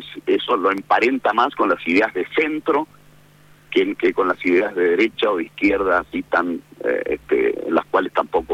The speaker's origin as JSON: {"language": "Spanish", "town": "San Carlos", "region": "Mendoza", "country": "Argentina", "tie": "born or raised there", "lives_now": "Godoy Cruz, Argentina", "said": "lo llevamos a mi pueblo cuando era joven. Yo ya tengo mucho más años viviendo en Godoy Cruz que en San Carlos, pero todos me siguen asociando con San Carlos."}